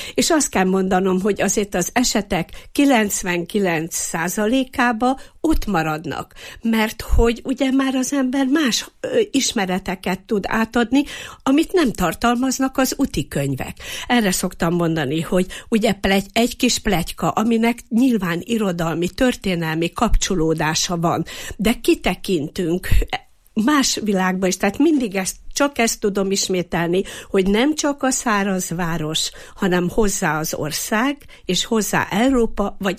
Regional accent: Eger, Heves, Hungary; És akkor onnan már válogatunk mint egriek a templomba

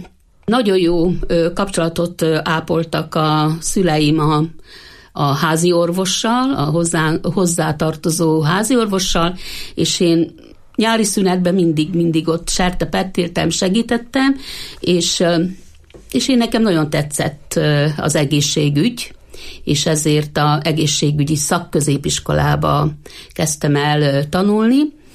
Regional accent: Istenmezeje, Heves, Hungary; Hát 1956-ban születtem, Istenmezején, az egy szederkényi pusztá tartozik hozzá, egy nagyon pici kis 200 fős lelket számláló kis település. A szüleim végül is a egyetlen szatócsboltot, mindenesboltot üzemeltettek ott a faluba.

